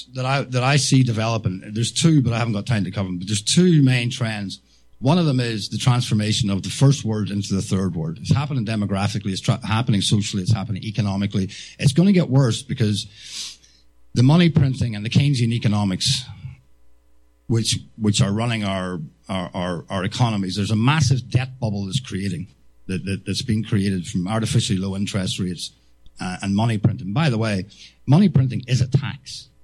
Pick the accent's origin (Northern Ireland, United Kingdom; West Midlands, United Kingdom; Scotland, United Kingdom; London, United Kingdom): Northern Ireland, United Kingdom; I'm from Northern Ireland.